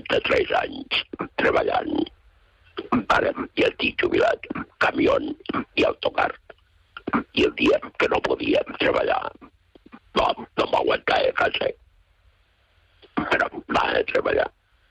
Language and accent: Catalan; Claravalls, Catalonia, Spain; Bueno, sí, soc de Claravalls.